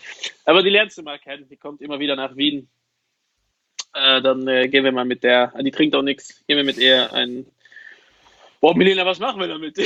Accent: Luxembourg; Bei uns in Luxemburg heißt das Lastik.

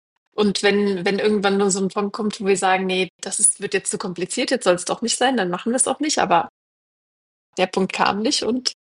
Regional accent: California, United States; now in Germany; Und dadurch bin ich zwar in Deutschland geboren, aber in Kalifornien überwiegend aufgewachsen und dann aber zurück nach Deutschland, weil mein Herz einfach wirklich in Deutschland ist.

